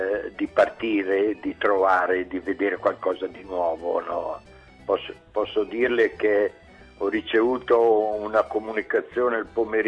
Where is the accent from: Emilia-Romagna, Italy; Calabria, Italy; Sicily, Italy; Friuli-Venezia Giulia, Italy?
Emilia-Romagna, Italy; Mirandola; moved away; Io sono di Mirandola, che era in provincia di Modena, no?